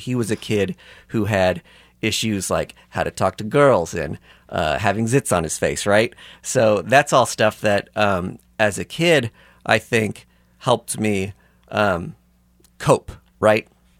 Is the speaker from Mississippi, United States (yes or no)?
no; Kansas City, Missouri, United States; I found out that Stan Lee was coming to my hometown of Kansas City.